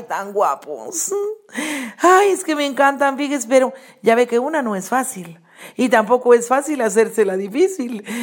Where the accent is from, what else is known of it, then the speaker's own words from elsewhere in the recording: Guatemala; allá en mi tierra, Guatemala